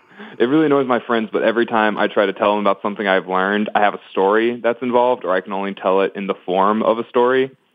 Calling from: Cary, North Carolina, United States; Cary, North Carolina, right outside of Raleigh.

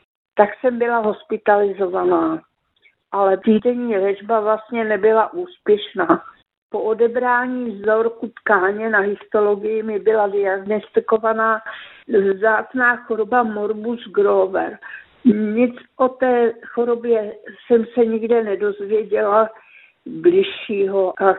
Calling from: Ústí nad Labem Region, Czechia; jsem posluchačka z Ústeckého kraje, je mi 86 let.

